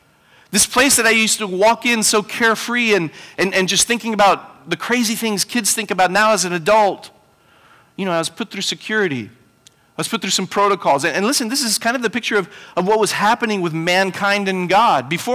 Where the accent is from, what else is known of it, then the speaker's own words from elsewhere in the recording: Houston, Texas, United States; I went to go visit my elementary school that I grew up in Houston, Texas, and it was called Atkinson Elementary